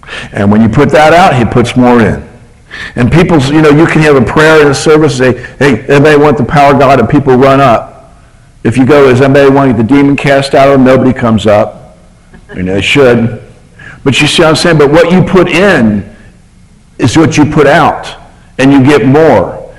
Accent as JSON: {"language": "English", "country": "United States", "said": "I'm an American, so they just assumed I was not smart, so it worked out."}